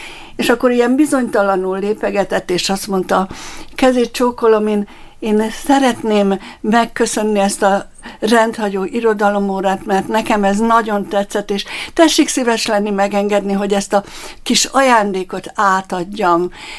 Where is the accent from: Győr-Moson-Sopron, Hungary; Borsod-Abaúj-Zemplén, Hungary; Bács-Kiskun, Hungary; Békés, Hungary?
Borsod-Abaúj-Zemplén, Hungary; Miskolc; born there; az én őseim a történelmi borvidékre néznek vissza, igen, tehát Tarcarról származom, bár én Miskolcon születtem, de a szüleim és az őseim, azok tarcaliak, visszakerestem a családfát, tehát mindig is tarcaliak voltak, és reformátusok voltak, az ötvösök